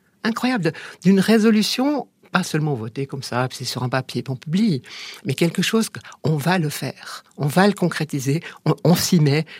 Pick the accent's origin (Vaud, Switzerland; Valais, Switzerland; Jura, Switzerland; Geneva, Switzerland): Valais, Switzerland; Puis, mais moi, je suis valaisanne, moi aussi